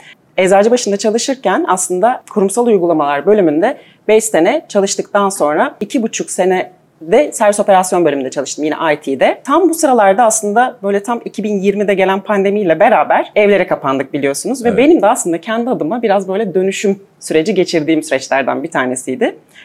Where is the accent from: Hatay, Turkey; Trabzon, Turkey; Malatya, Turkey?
Malatya, Turkey; born there; 1984 Malatya doğumluyum.